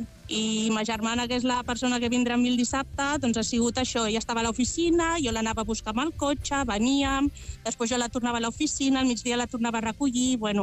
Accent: Barcelona, Catalonia, Spain; moved away as an adult; now in Vienna, Austria; Dic que a Viena, sí, però sóc de Barcelona.

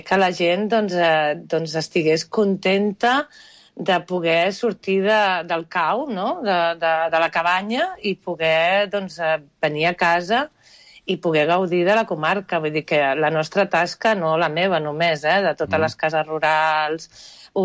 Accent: Barcelona, Catalonia, Spain; also born or lived in Basque Country; Perquè jo vaig néixer al País Basc, els meus pares es van trasllar a Barcelona, i jo no tenia poble.

